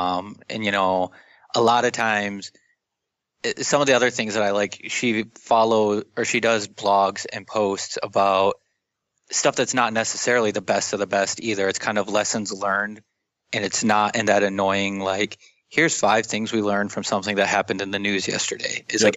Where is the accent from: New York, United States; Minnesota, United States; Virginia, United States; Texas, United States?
Minnesota, United States; I grew up in Minnesota, so I have to guess it would be a Minnesota Twins baseball game.